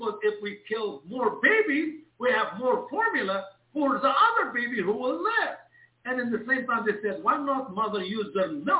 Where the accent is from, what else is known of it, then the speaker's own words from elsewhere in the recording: Egypt; And when I come from the Middle East, unless the mama is really sick, she cannot produce milk. That's the only time my mom will use formula. But 99.9 of the ladies in Egypt breastfeed their babies.